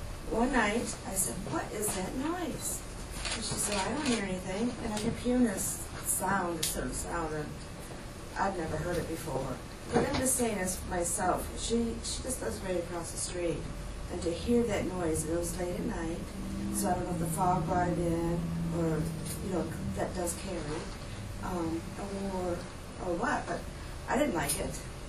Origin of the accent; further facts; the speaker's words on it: Newfoundland and Labrador, Canada; Hi. I'm visiting here from Newfoundland, visiting my mom.